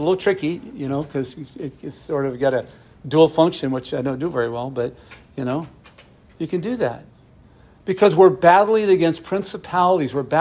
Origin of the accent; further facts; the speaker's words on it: Seattle, Washington, United States; It was spiritually dark when I grew up here. I grew up here in West Seattle.